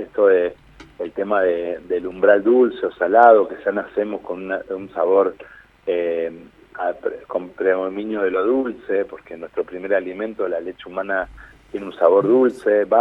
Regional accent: Argentina; nosotros como argentinos y como políticas públicas debemos dejar de apostar al asistencialismo

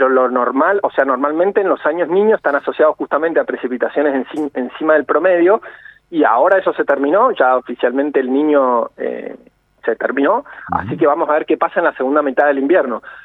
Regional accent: Bariloche, Río Negro, Argentina; born there; now in Mendoza, Argentina; pero yo nací acá en Argentina, en Bariloche.

